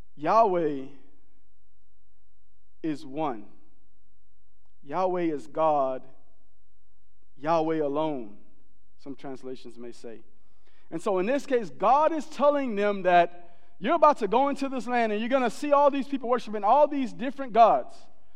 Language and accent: English; Southern US, United States; But I'm from the South. I'm from the South, and in the South, children don't call grown-ups by their first name.